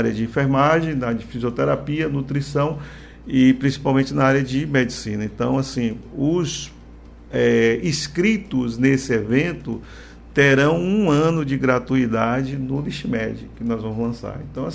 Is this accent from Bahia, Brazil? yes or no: yes; Una, Bahia, Brazil; Vou pegar um exemplo aqui, simples. Una, minha terra natal.